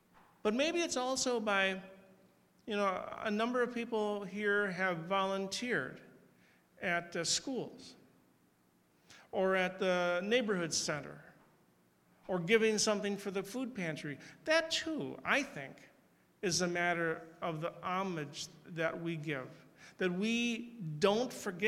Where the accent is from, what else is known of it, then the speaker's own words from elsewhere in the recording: United States; I was struck, and that's because I'm an American, I guess.